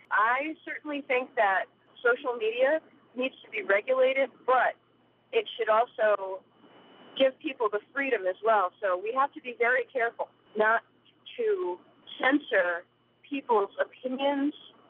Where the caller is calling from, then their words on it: Adams, Massachusetts, United States; I'm calling from Adams, Massachusetts.